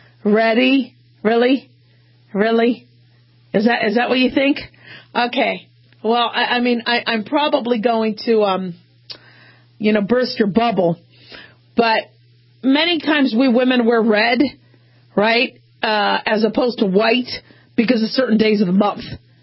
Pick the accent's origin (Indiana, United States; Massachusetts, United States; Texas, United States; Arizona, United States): Arizona, United States; Phoenix; also born or lived in Los Angeles / Las Vegas; I was born in L.A. I grew up in Phoenix and in Las Vegas. We moved a lot. And so I went to school in both cities. And then Vegas from here on out.